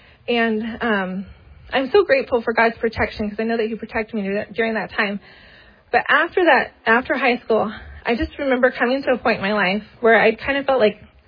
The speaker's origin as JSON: {"language": "English", "region": "California", "country": "United States", "tie": "born there", "said": "I was born in California in the Bay Area to awesome parents that it was a broken home."}